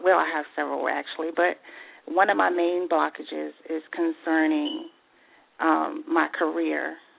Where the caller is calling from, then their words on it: Atlanta, Georgia, United States; I'm calling from Atlanta, Georgia.